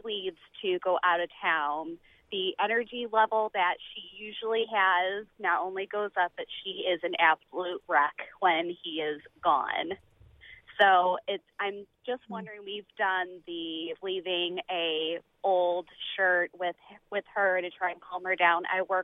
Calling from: Champaign, Illinois, United States; Hi, I'm calling from Champaign.

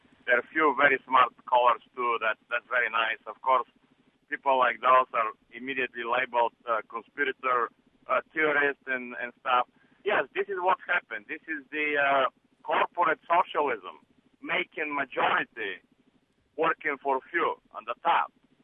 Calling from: Champaign, Illinois, United States; I'm calling from Champaign.

